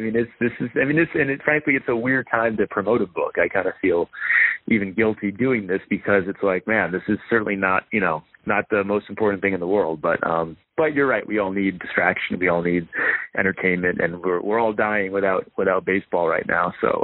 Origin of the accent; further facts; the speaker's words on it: Rhode Island, United States; Yeah, well, actually, I'm from Rhode Island, so I was planning on doing a lot of stuff in the Northeast.